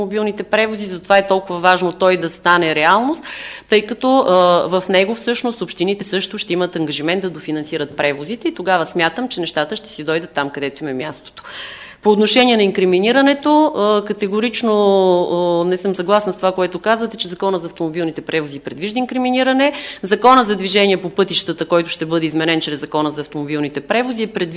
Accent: Pernik, Pernik Province, Bulgaria; аз като перничанка

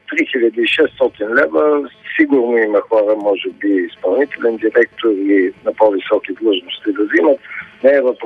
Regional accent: Sofia, Sofia City, Bulgaria; Всичките сме свидетели, които сме софиянци

